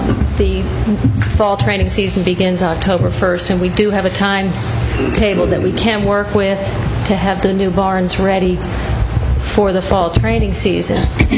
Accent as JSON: {"language": "English", "town": "Johnston", "region": "South Carolina", "country": "United States", "said": "from Johnston, South Carolina."}